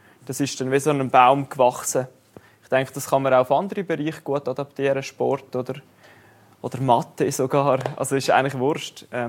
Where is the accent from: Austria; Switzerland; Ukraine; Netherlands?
Switzerland; Flums, St. Gallen; Ich komme aus Flums. Also ich bin nicht allzu weit von hier weg daheim. Bin jetzt aber für Studium auf Luzern gezogen